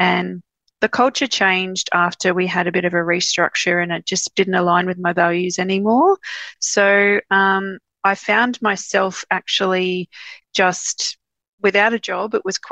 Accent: Wellington, New South Wales, Australia; now in Dubbo, Australia; So I've always lived in Dubbo. I grew up in Wellington, which is only a short half an hour drive down the road towards Sydney, but always lived in Dubbo, never ventured out.

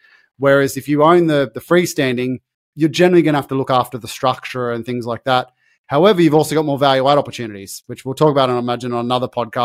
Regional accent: Parramatta, New South Wales, Australia; Like where I grew up in Parramatta, you couldn't even find an office space.

